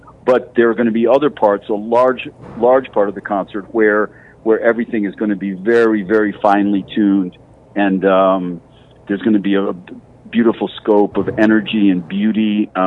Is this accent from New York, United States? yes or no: yes; Rochester, New York, United States; but in my hometown of Rochester, I could turn on the radio